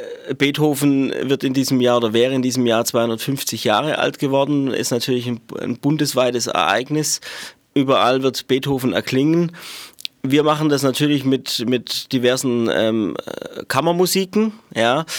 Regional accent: Baden-Württemberg, Germany; ich komme aus Hohenlohe und habe auch in Künzelsau studiert.

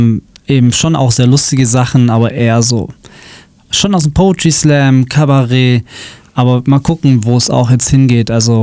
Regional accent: Schwäbisch Hall, Baden-Württemberg, Germany; ich bin in Schwäbisch Hall groß geworden. Also ich habe hier 19 Jahre gelebt, bin hier zur Schule gegangen und meine Mutter wohnt noch in Schwäbisch Hall.

